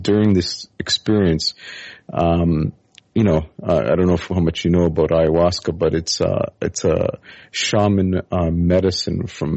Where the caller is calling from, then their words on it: Canada; I'm calling from Canada.